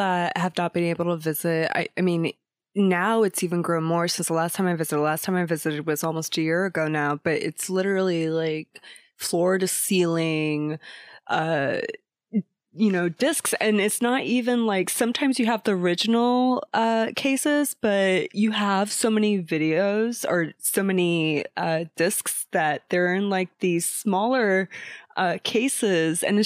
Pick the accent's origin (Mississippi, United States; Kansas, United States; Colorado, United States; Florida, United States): Florida, United States; I still don't have geography figured out up here, because I'm from Florida, basically.